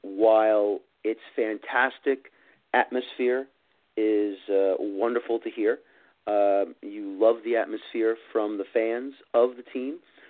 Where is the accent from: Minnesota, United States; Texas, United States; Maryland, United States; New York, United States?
New York, United States; Bronx; born there; I was born in the Bronx. I've taken the subway, the D train, the 4 train to Yankee Stadium from my old apartment.